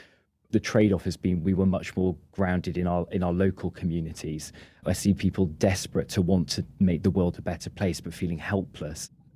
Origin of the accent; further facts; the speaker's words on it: Chepstow, Wales, United Kingdom; But I grew up in South Wales in Chepstow, not in any way from a moneyed family